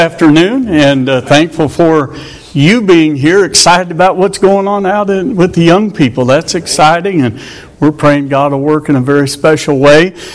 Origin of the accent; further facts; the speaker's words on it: Arkansas, United States; Since I'm from Arkansas, I wanted to make sure you understood that.